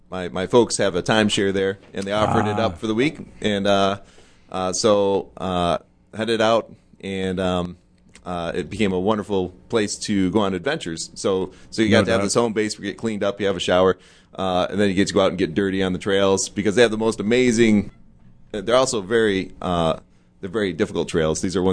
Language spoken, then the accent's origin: English; Hawaii, United States; I'm going to probably not pronounce this the way I should as a Hawaiian